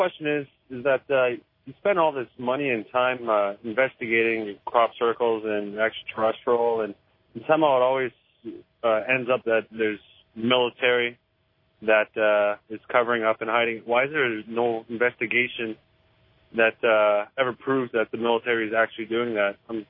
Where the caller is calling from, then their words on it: Winnipeg, Manitoba, Canada; I'm calling from Winnipeg, Manitoba.